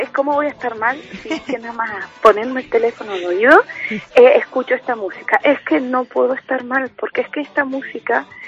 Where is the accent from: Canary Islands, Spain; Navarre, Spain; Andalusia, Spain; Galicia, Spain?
Canary Islands, Spain; a nosotros como Gran Canarios nos hace, bueno, levantar pecho, ¿no? De somos una isla ronera, con historia ronera